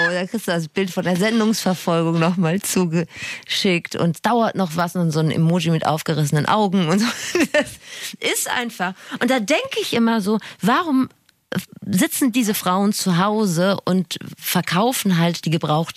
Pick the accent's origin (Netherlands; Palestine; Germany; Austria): Germany; Rhineland; Wir sind Rheinländerin. Wir können einfach direkt kommunizieren und das nimmt uns vielleicht keiner übel.